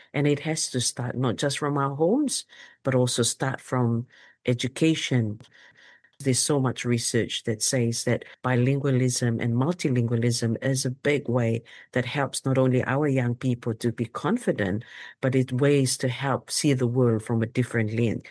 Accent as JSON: {"language": "English", "region": "Rotuma", "country": "Fiji", "second_language": "English", "said": "Rotuma, as I'm from Rotuma, I'm not only a facilitator and a translator and also part of our interpretation team."}